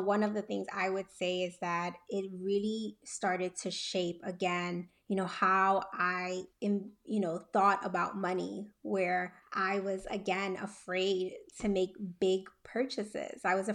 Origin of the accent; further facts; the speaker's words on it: Panama; And so we're from Panama. My sister was born there as well.